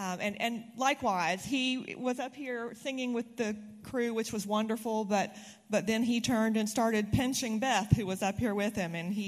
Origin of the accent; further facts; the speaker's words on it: Lexington, Kentucky, United States; I'm from Lexington originally, but we met in Washington, D.C., and when we were looking to move back here